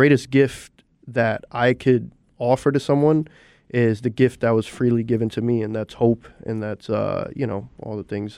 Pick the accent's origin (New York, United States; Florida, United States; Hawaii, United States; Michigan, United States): New York, United States; New York City; as a kid growing up in New York City, you know, my life was a whirlwind, to say the least